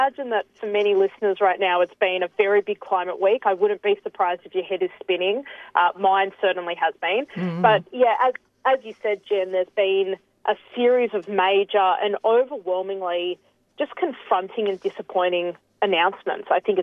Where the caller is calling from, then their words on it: Canberra, Australian Capital Territory, Australia; I'm calling in from Ngunnawal and Ngambri country, also known as Canberra